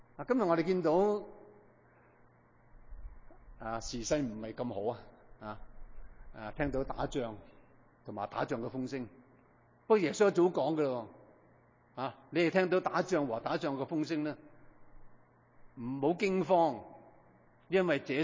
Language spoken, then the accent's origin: Cantonese; Hong Kong; 我哋都大部分从香港嚟，啊，香港变得好紧要